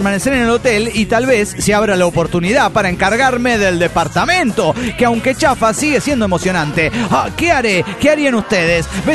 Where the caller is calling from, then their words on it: Monterrey, Nuevo León, Mexico; soy el aplicador de Monterrey, Nuevo León, México.